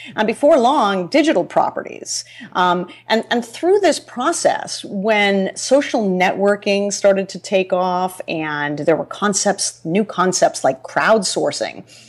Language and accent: English; Canada; being Canadian and all